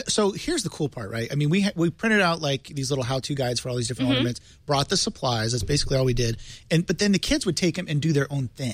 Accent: Benicia, California, United States; which is the makerspace I started in Benicia, my hometown.

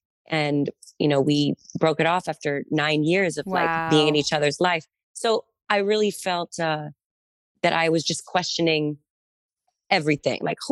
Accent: Massachusetts, United States; I'm a tough cookie. I'm from Massachusetts. It's fine.

